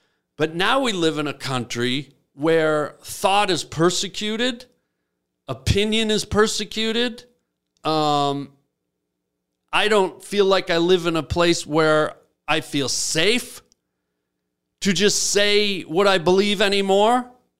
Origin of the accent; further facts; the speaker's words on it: Canada; moved away; I came to this country because of what it stood for, the freedom. I came from Canada.